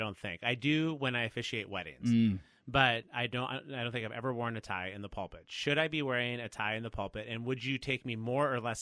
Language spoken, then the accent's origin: English; Wisconsin, United States; I was from Wisconsin, so I do understand.